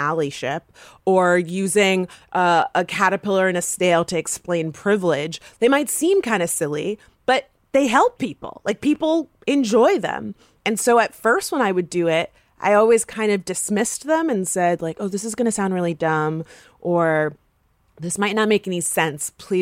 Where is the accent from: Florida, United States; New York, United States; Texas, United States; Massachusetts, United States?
Florida, United States; I'm from Florida, and I feel like Florida...